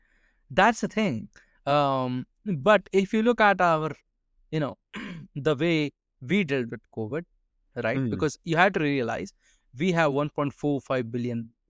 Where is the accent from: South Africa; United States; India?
India; when I say I'm from India and they say, your country is very colorful, that's when I know they're bullshitting.